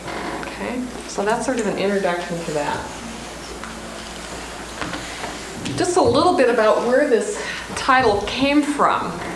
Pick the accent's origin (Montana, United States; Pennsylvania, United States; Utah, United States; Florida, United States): Montana, United States; And having been born and raised in Montana, when I became engaged to my husband, I said, hell will freeze over before I'll ever live in South Dakota